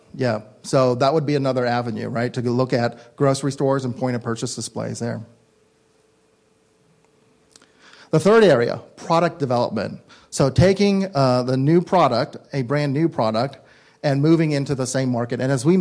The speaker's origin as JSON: {"language": "English", "region": "California", "country": "United States", "said": "I'm from California, they all do a missions project, and they create a model of a mission."}